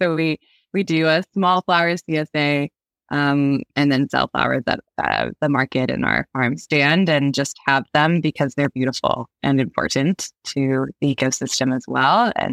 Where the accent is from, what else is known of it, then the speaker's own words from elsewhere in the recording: California, United States; I'd say for me, I grew up in California and I'd have to say the ocean.